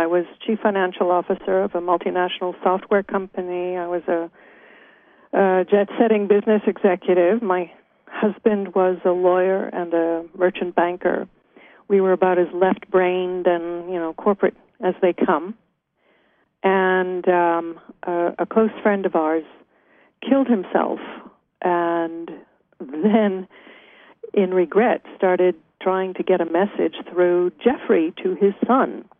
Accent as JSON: {"language": "English", "region": "England", "country": "United Kingdom", "moved": "as an adult", "lives_now": "United States", "said": "And then when we came to the States from England, I ended up publishing a holistic newspaper and then starting New Consciousness Review."}